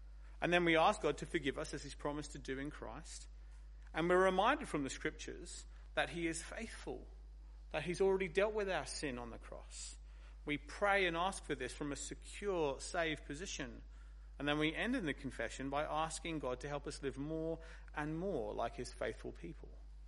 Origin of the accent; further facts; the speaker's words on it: United Kingdom; You know, I'm British after all.